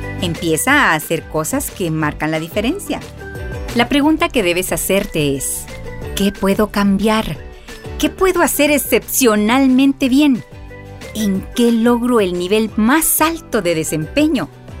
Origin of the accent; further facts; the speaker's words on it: Tecpan, Chimaltenango, Guatemala; Imparto clases en 3 escuelas en Tecpan, de donde soy originaria.